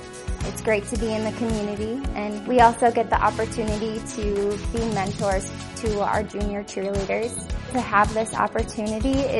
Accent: Minnesota, United States; now in Denver, United States; I'm originally from Montemita, Minnesota, and this is my second season as a Denver Broncos cheerleader.

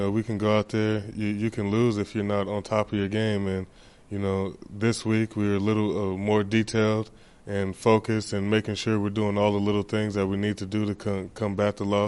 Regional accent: California, United States; I'm from California, so, you know, I'm going to have some family here tomorrow.

